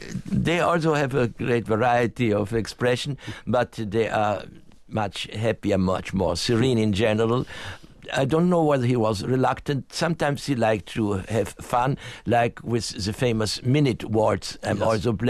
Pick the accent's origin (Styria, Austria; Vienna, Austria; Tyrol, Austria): Vienna, Austria; actually had also been in Vienna, in my hometown, and liked the pianos there.